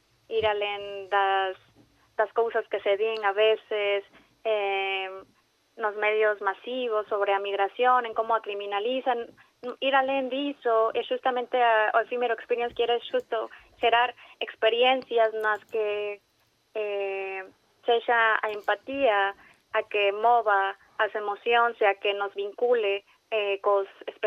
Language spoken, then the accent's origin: Galician; Mexico; now in Galicia, Spain; é migrante, igual que a min, que son de México.